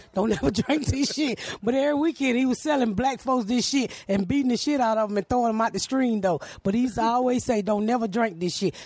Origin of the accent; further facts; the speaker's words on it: Decatur, Georgia, United States; I grew up in right outside Decatur, called Artwright Place. Yeah. So my family's mainly in Decatur. That's in Atlanta.